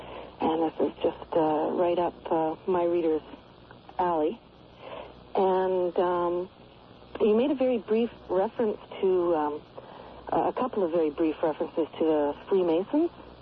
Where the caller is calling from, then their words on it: Revelstoke, British Columbia, Canada; I'm phoning from Revelstoke, British Columbia, Canada.